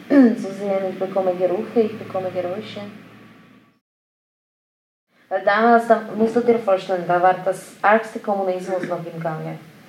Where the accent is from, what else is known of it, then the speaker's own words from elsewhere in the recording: Slovakia; first language Slovak; German is a second language; Slowakisch. Ich bin Slowakin.